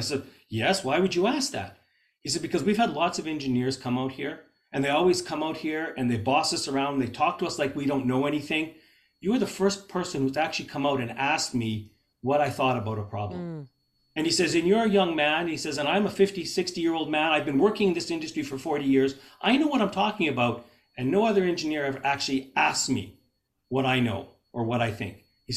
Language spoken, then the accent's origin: English; Winnipeg, Manitoba, Canada; Even though I was raised in Winnipeg and I had a lot of the privileges of being in an urban school